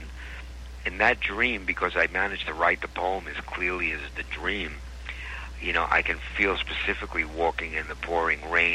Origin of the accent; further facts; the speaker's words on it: Brooklyn, New York, United States; I did what a lot of kids did growing up in Brooklyn until I reached a certain age where I got totally fucked up and my whole life changed.